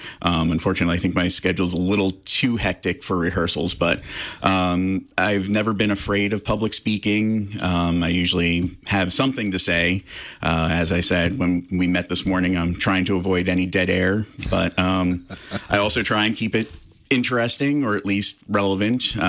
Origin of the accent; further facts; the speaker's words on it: East Coast, United States; now in Richland Center, United States; But, you know, I come from the East Coast, and I had never encountered a community smaller than, I don't know, 20,000 people before.